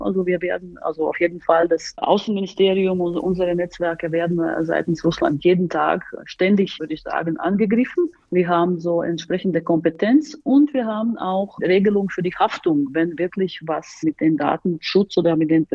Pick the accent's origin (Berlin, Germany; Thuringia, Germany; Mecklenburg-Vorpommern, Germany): Berlin, Germany; now in Latvia; Als ich als Berlinerin mich anmelden wollte